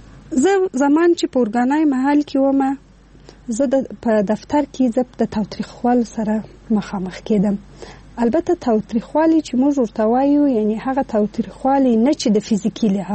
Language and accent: Pashto; Afghanistan; ځکه زه افغانه یم او موږ ټول یو افغانان